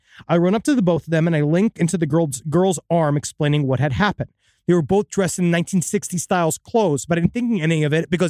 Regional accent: Australia; I'm from Australia.

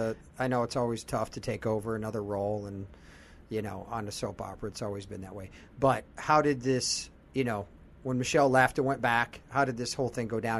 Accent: Ohio, United States; I'm from Ohio. I'm like, hey, I don't got to go to college.

